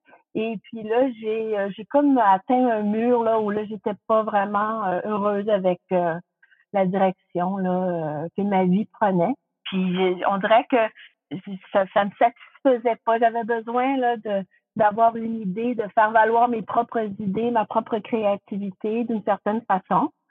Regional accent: New Brunswick, Canada; born there; je suis née au Nouveau-Brunswick. Je suis née bilingue, si on veut, dans une famille francophone, mais quand on est dans un milieu anglophone, on apprend très vite.

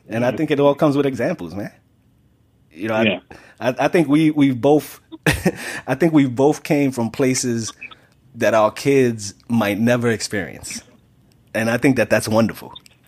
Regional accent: Bronx, New York, United States; I'm from the Bronx.

